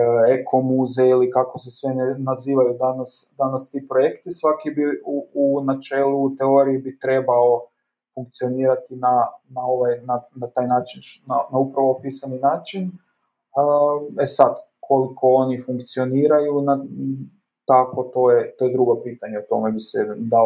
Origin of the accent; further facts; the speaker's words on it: Zagreb, City of Zagreb, Croatia; Ja sam naime iz Zagreba, a Zagreb ipak nažalost, je li u našoj centraliziranoj državi Zagreb nudi puno više mogućnosti nego velik dio ostalih krajeva Hrvatske.